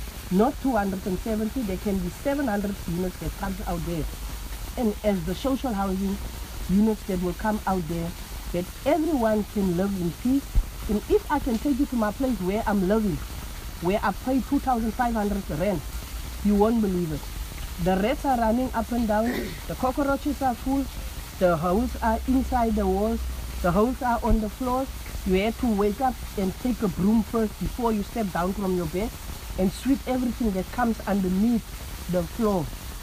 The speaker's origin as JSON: {"language": "English", "town": "Worcester", "region": "Western Cape", "country": "South Africa", "lives_now": "Cape Town, South Africa", "said": "As I came from Worcester, I never stayed in the location."}